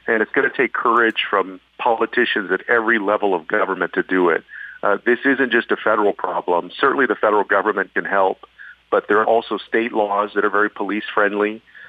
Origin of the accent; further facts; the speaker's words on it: San Antonio, Texas, United States; You know, I wrote an op-ed recently in the San Antonio Express News in my hometown newspaper. And I said that as somebody who grew up in the inner city